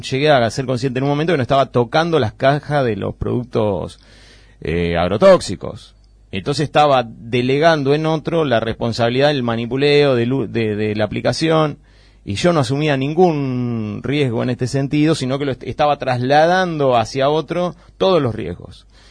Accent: Bolívar, Buenos Aires Province, Argentina; en el caso mío nunca me fui de la chacra prácticamente, nunca me fui de Bolívar, entonces mi mirada es bien local

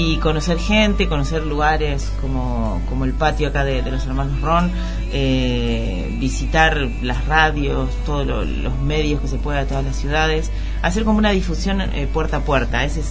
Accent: Guatimosín, Córdoba, Argentina; moved away as an adult; habla de mi pueblo, de Guatimosín. Yo nací en la provincia de Córdoba, en un pueblito de 3.000 habitantes, y hasta los 18 años que no me fui a vivir a Rosario

